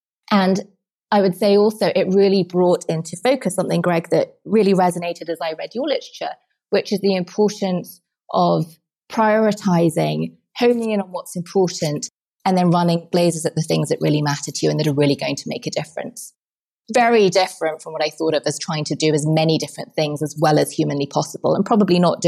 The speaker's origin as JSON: {"language": "English", "region": "England", "country": "United Kingdom", "said": "And being English, we have to be self-effacing."}